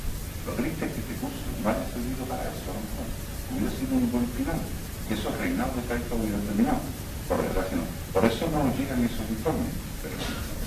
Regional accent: Andalusia, Spain; yo diría que exagerando como andaluz

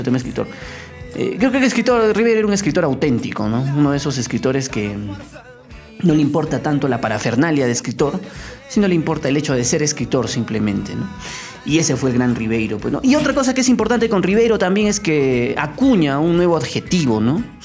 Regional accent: Peru; ¿Cómo somos los peruanos?

